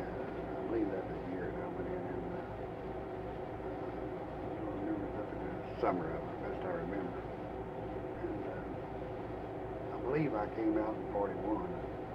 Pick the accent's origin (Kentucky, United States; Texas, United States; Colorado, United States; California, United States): Kentucky, United States; Clark County, near Horse Cave.